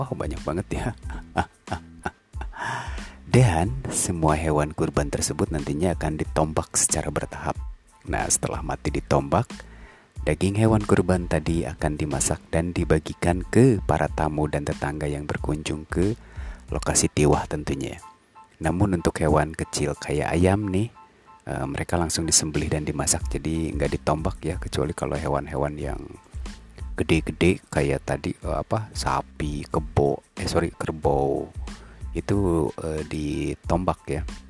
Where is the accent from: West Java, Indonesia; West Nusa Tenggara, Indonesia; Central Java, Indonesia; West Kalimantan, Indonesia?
West Java, Indonesia; Bandung; saya bukan orang sana, jadi mohon dimaafkan karena saya orang Sunda. Salam hangat dari saya tentunya buat orang-orang Kalimantan ya, dari Bandung.